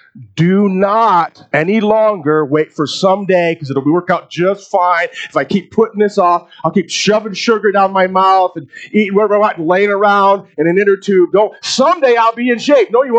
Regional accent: United States; I'm American. I'm from America.

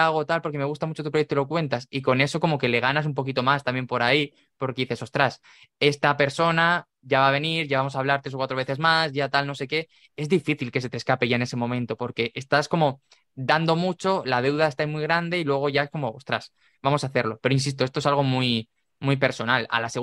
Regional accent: Murcia, Region of Murcia, Spain; le digo, ostras, es que yo soy de Murcia, estamos muy cercanos

